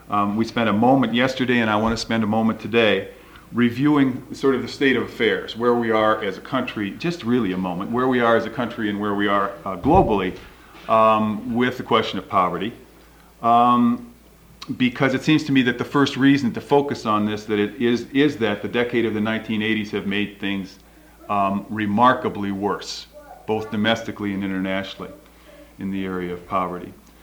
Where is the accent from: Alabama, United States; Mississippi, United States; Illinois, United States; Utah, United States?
Illinois, United States; Chicago; when I was in Crocs and Brentano's in my hometown of Chicago a couple of weeks ago